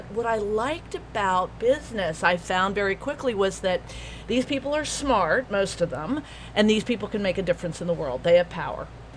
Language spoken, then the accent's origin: English; Allentown, Pennsylvania, United States; I grew up in Allentown, Pennsylvania. Spent the first 18 years of my life there. Went to the University of Virginia.